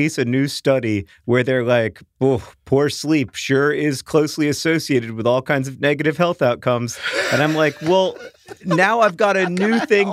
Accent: London, United Kingdom; I'm from London

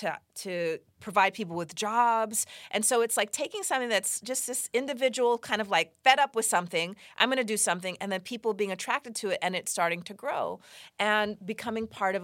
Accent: Los Angeles, California, United States; So, you know, I grew up partly here in Los Angeles

